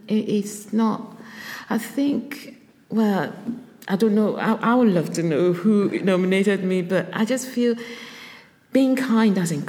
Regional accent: Ghana; So my life in Ghana was not rosy at all.

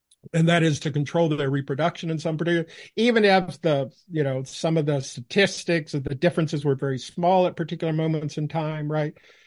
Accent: the South, United States; accent: Southern; Well, we'll have to decide whether your listeners think that my Southern accent is coming through.

